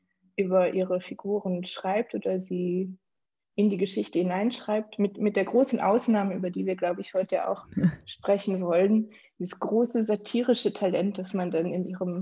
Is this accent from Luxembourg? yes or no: yes; Luxembourg; Ich habe als Luxemburgerin relativ spät angefangen, Englisch zu lernen in der Schule. Mit 14, glaube ich, also in der 9. Klasse.